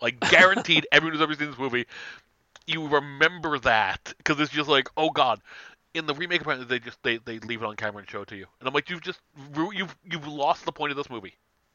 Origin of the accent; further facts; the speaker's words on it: New York, United States; I grew up in New York, and I'm not like, oh no, I better cross the street.